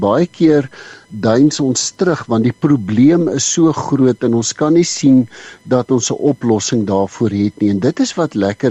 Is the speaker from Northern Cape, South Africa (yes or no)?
yes; Buiksvlei, Northern Cape, South Africa; Ek was mos daar van Buiksvlei in die Noord-Kaap.